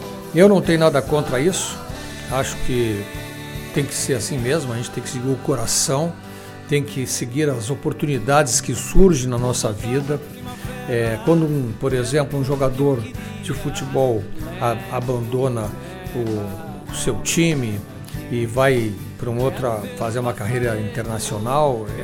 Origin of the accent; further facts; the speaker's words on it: South Region, Brazil; now in Rio de Janeiro, Brazil; moro há muito tempo fora da minha terra natal. Isso não diminui nada o amor que a gente tem pela nossa terra de origem, pelo contrário. Quando eu cheguei no Rio de Janeiro, eu lembro que fiquei com tanta saudade do Sul